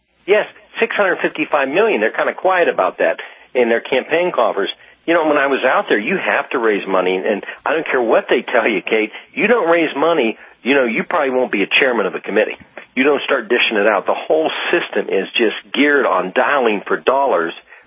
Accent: Ohio, United States; my home state of Ohio

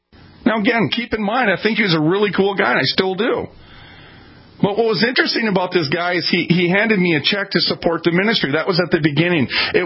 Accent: Minneapolis, Minnesota, United States

